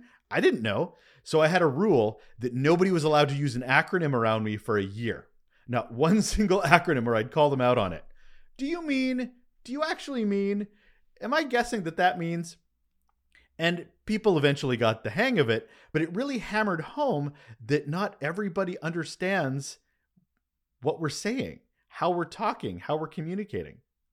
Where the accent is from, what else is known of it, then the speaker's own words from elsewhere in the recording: Canada; I am Canadian, don't you know?